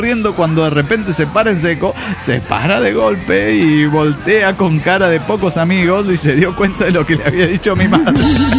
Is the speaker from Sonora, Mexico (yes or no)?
yes; Hermosillo, Sonora, Mexico; de Hermosillo, Sonora, México.